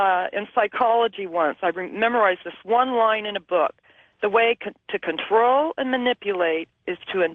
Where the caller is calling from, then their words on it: Las Vegas, Nevada, United States; I'm from Las Vegas, Nevada.